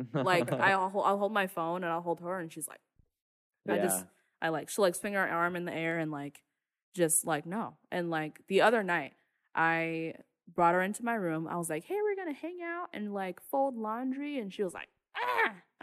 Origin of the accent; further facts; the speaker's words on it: Florissant, Missouri, United States; I'm from Florissant, Missouri.